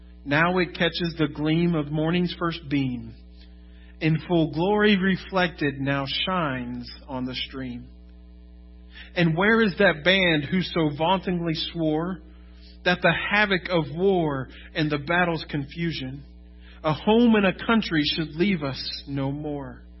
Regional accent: Florida, United States; also born or lived in Texas; And I can't say much because I grew up in Florida. I'm born Texan, but I have a Florida past.

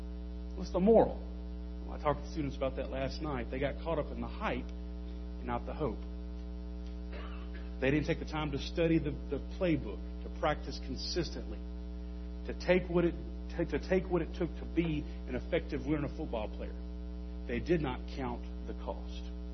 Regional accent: Shreveport, Louisiana, United States; Yes, I grew up in Louisiana, but I'm from North Louisiana, which is Shreveport. And so I'm not a Cajun.

